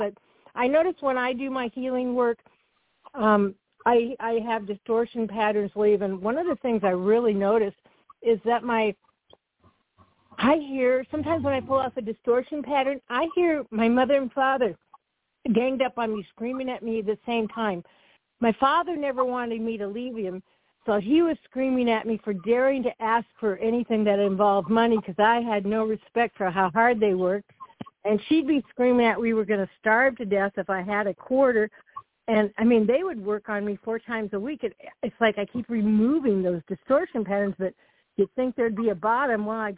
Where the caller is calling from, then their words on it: Minneapolis, Minnesota, United States; I'm coming from Minneapolis, Minnesota.